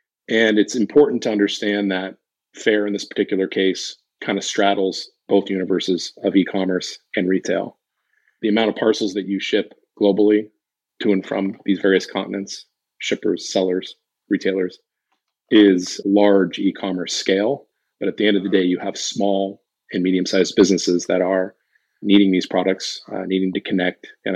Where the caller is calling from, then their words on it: California, United States; I'm in Southern Orange County, California.